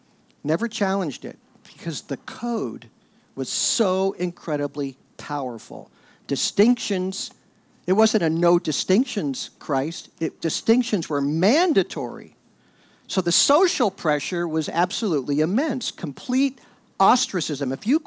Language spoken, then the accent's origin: English; Indiana, United States; I grew up in Indiana, but my mom had a rather large Confederate flag on the wall of our Indiana home, which was rare because Indiana was actually a northern state.